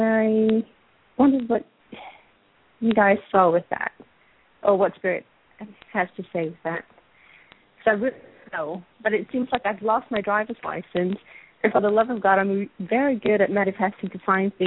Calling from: Dallas, Texas, United States; I'm calling from Dallas, Texas.

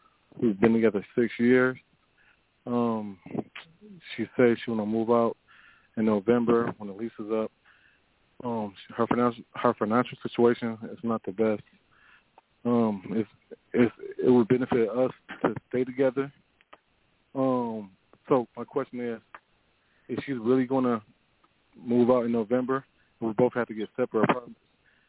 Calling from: Detroit, Michigan, United States; I'm calling from Detroit.

